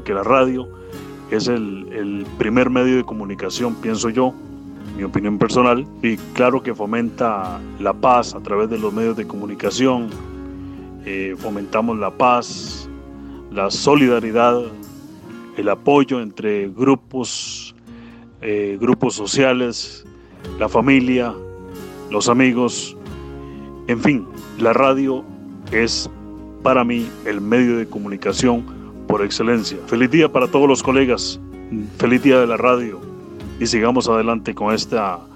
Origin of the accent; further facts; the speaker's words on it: San José, Costa Rica; soy productor independiente de San José, Costa Rica.